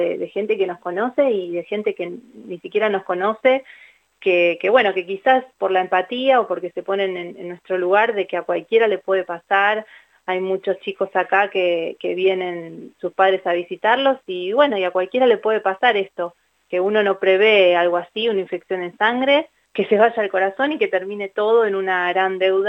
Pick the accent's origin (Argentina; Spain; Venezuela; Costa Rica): Argentina; moved away; alguna solución que quizás nosotros como argentinos no sabemos, porque yo vivo hace poco acá.